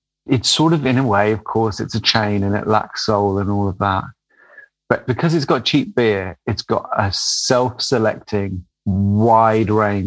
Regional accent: United Kingdom; accent: British; I think he just got sick of me and my British accent and started saying

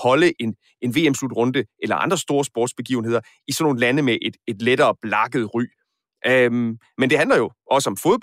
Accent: Aarhus, Central Denmark Region, Denmark; Nu er jeg selv fra Aarhus

